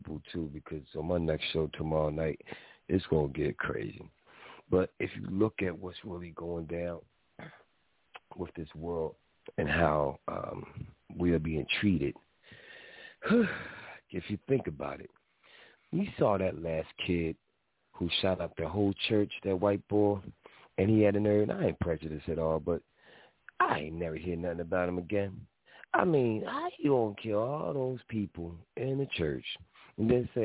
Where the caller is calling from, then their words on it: Philadelphia, Pennsylvania, United States; I got to love where I live. I'm calling from Philly